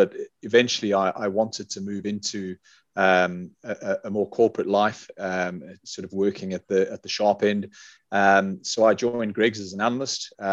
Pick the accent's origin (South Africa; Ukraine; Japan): South Africa; accent: South African; now in Leeds, United Kingdom; You may have noticed from my accent, if you're aware of a South African accent, that I'm not from the northeast of England or central England, now living in Leeds.